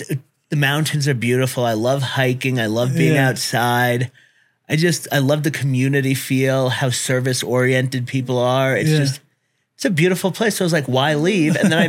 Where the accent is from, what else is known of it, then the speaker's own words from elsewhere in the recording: Brooklyn, New York, United States; also born or lived in Denver / Los Angeles; So I grew up in Brooklyn.